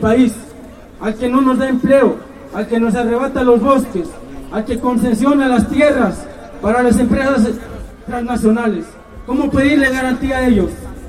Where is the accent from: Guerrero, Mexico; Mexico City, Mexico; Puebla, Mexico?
Guerrero, Mexico; Simplemente somos guerrerenses y sabemos cómo se juega en Guerrero.